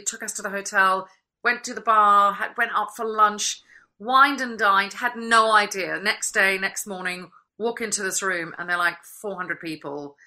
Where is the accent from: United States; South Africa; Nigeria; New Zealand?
South Africa; I remember when I was growing up in South Africa